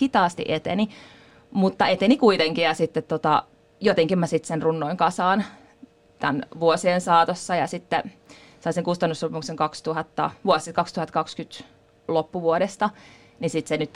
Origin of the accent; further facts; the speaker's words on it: Espoo, Uusimaa, Finland; niin mä asuin Lauttasaaressa. Nyt mä en enää asu siellä, mutta pitkään asuin, en ole siis kotoisin sieltä tai mitään, vaan sieltä vielä porvarillisemmasta Espoosta olen kotoisin.